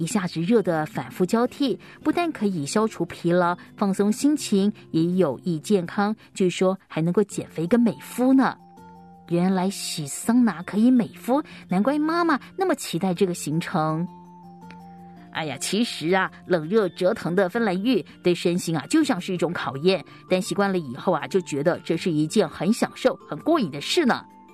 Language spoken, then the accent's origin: Chinese; China; 我们中国人都很喜欢喝茶叶啊